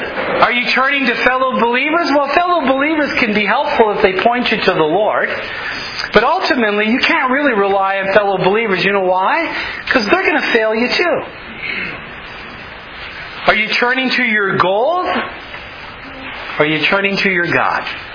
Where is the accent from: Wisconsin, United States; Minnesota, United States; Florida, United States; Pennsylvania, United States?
Minnesota, United States; Aurora; since when I grew up in Aurora, I attended Aurora Hoyt Lakes High School, which is now called Mesabi East.